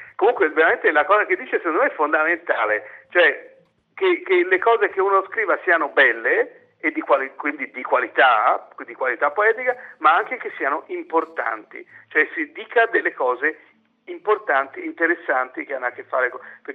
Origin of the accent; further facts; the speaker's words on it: Florence, Tuscany, Italy; ma io vengo da Firenze, e bisogna espatriare ogni tanto, girare il mondo.